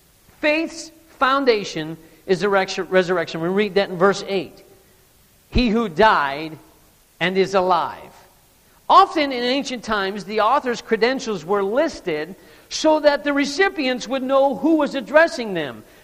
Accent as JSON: {"language": "English", "region": "Maine", "country": "United States", "accent": "Maine", "said": "Smyrna, my main accent slipped out there if you didn't catch that."}